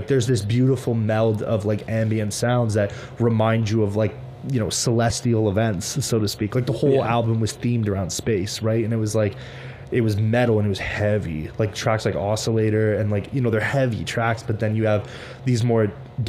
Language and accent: English; Windsor, Ontario, Canada; I'm from Windsor, right